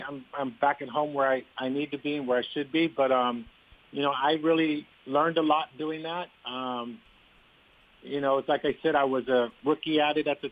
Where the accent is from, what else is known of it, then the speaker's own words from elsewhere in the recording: California, United States; Growing up in the Bay Area, graduating from Sarah High School and being on this, being in your high school's Hall of Fame, and then having the opportunity to come back to the city you grew up in and play and perform